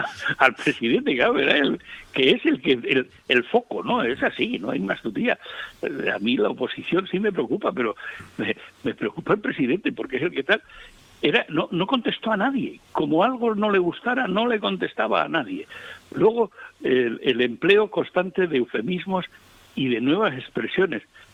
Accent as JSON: {"language": "Spanish", "region": "Canary Islands", "country": "Spain", "said": "si alguien pues está muy al corriente del asunto de los saharauis, pues somos los canarios, ¿no?"}